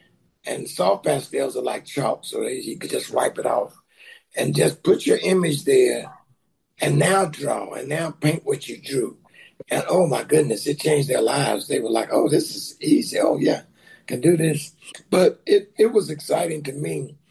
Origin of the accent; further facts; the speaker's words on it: Dallas, Texas, United States; So, you growing up in Dallas at the time in the 70s, if you made $500 a month, that was a good salary.